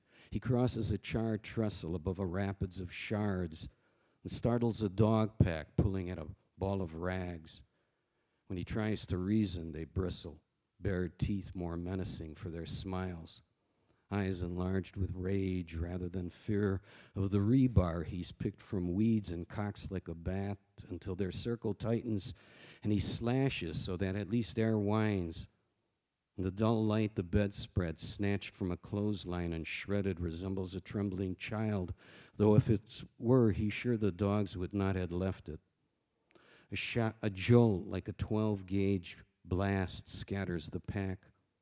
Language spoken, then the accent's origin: English; Chicago, Illinois, United States; I grew up on the South Side in Little Village, where I lived.